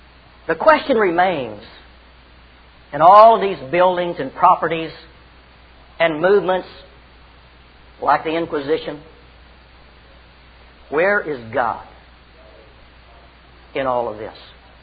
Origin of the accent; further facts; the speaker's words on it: Texas, United States; I was born and raised in Texas